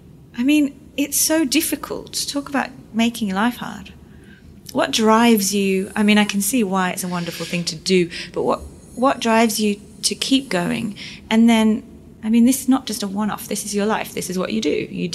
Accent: Yorkshire and the Humber, United Kingdom; I'm from Yorkshire.

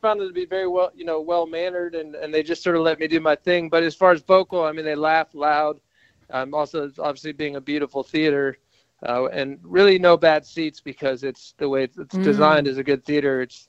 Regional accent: United States; now in Australia; Well, I am American, that's true.

